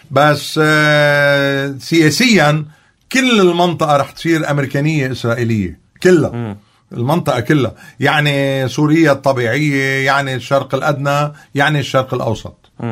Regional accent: Lebanon; بس نحن منرفض كلبنانيين بثقافتنا انه يكون حدا وصي علينا

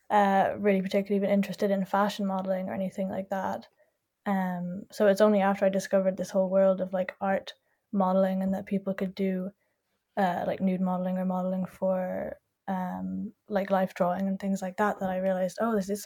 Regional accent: Ireland; moved away; So that was just a few months after I moved here from Ireland.

